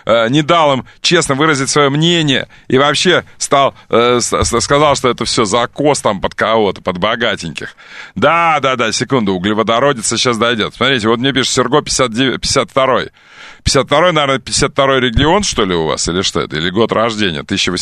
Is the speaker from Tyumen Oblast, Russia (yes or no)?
yes; Tyumen, Tyumen Oblast, Russia; Тюмень — столица деревень, а я из Тюмени